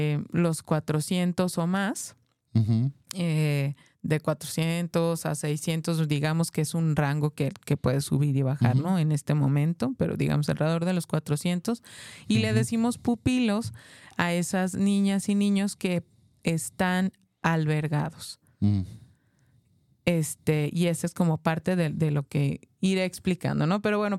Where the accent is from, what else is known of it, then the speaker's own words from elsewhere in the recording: Mexico; si nosotros como mexicanos, o sea, el otro lado del continente